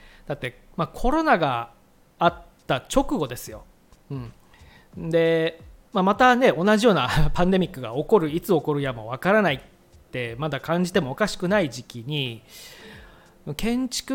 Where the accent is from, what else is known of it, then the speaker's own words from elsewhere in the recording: Okinawa, Japan; 実際僕は沖縄の離島の出身なんですが、